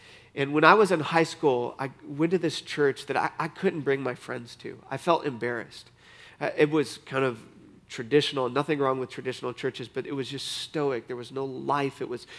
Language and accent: English; Michigan, United States; moved away as an adult; This is where my family grew up. I got out of Dodge as quick as I could, and when I was 18 years old, I moved from Michigan down to the south where there was sunshine.